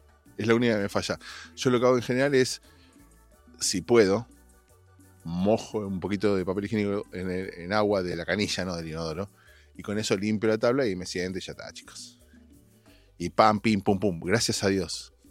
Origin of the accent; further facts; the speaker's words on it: Argentina; moved away; No es de cipayo esto, porque cuando yo me fui de Argentina no había.